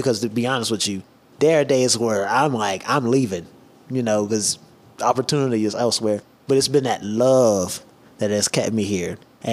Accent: Detroit, Michigan, United States; I grew up in Detroit, Michigan. It was lit. I truly enjoyed growing up in Detroit.

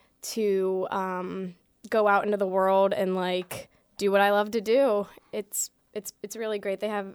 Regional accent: Bethel Park, Pennsylvania, United States; I'm from Bethel Park. I'm 18 years old

